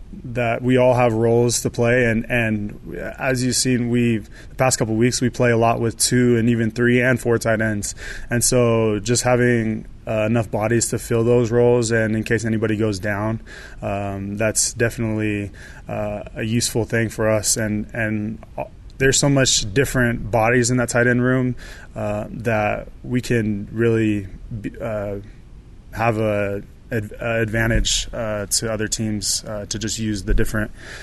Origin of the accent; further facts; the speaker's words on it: Arizona, United States; so we're both from Arizona, so yeah.